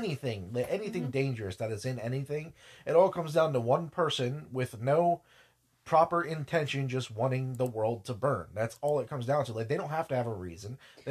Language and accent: English; United States; we're American.